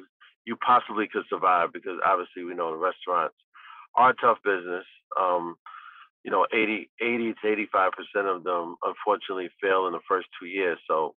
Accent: Brooklyn, New York, United States; from, you know, myself growing up in Brooklyn. I had my first job when I was 12 years old.

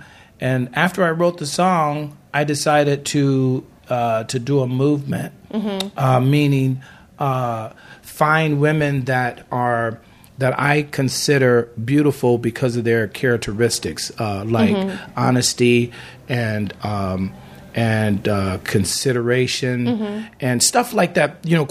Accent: Chicago, Illinois, United States; moved away as an adult; now in Los Angeles, United States; Well, I came here from Chicago. I'm from Chicago. And after I graduated from college, I came right to Los Angeles about 3 months later.

